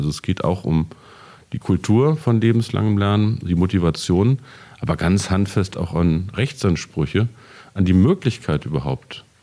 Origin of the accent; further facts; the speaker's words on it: Peine, Lower Saxony, Germany; wenn ich meine alte Schule, meine Heimat in Peine besuche